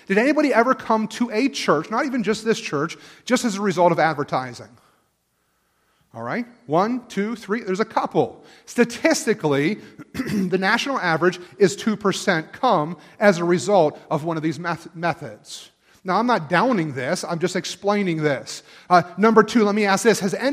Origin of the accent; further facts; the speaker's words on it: East Coast, United States; I'm from the East Coast.